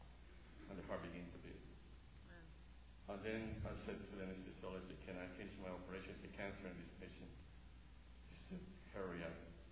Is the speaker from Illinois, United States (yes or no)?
no; Frederick, Maryland, United States; First of all, it's a real pleasure to be here again. I'm from Frederick, Maryland, as you know.